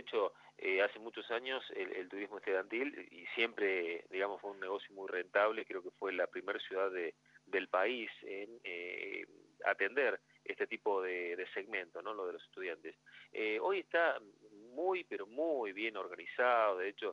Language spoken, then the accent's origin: Spanish; Río Cuarto, Córdoba, Argentina; also born or lived in Brazil / Buenos Aires; now in Bariloche, Argentina; Yo soy de Río Cuarto, del sur de Córdoba, pero pululé por muchos lugares, entre ellos Brasil, y bueno, muchos años Buenos Aires, y alguna vez, ya hace muchísimos años, decidí como mi lugar en el mundo Bariloche.